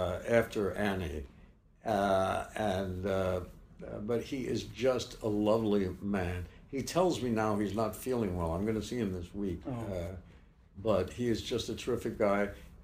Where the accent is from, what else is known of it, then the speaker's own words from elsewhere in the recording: New York City, New York, United States; born there; I couldn't dream of living in the country. I was born in New York City. I went to Deawood Clinton High School, and you know, I'm just a New York guy.